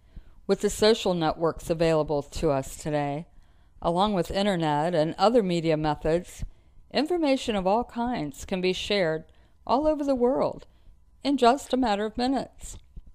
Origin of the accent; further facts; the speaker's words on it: United States; born there; I was born in the United States during the 1950s.